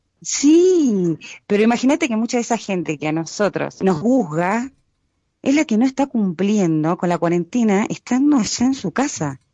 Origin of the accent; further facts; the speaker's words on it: General Belgrano, Buenos Aires Province, Argentina; moved away as an adult; now in La Plata, Argentina; Oriunda de General Belgrano, pero vivo hace 18 años en La Plata.